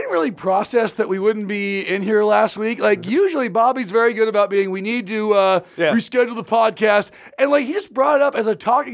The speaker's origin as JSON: {"language": "English", "region": "California", "country": "United States", "tie": "born or raised there", "accent": "Californian", "said": "My family's from the East Coast. My dad was from Philly, but I was raised in California. So I have this weird Californian accent with long O's all of a sudden."}